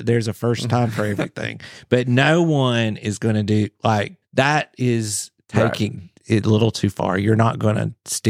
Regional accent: South Carolina, United States; I'm from Pickens County, South Carolina.

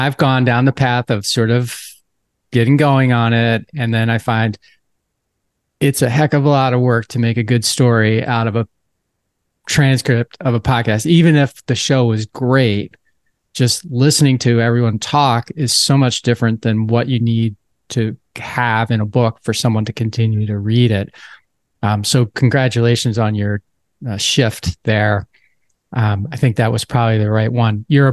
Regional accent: East Coast, United States; I grew up on the East Coast, so I remember Howard Stern when he was the bad boy of terrestrial radio, WNBC in New York City, I believe.

